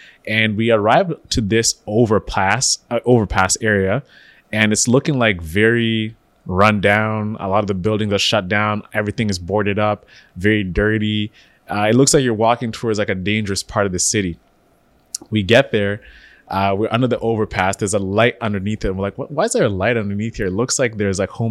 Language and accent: English; Canada; I'm like, guys, relax. Like, we're Canadian.